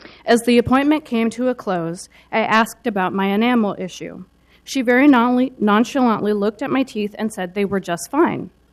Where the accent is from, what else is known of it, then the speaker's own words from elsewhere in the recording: Minneapolis, Minnesota, United States; I grew up in Minneapolis, Minnesota, a city that has a number of similarities to Portland.